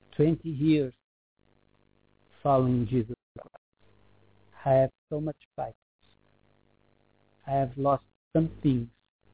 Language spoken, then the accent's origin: English; Portugal; I was from Portugal, Europe. She was from Brazil.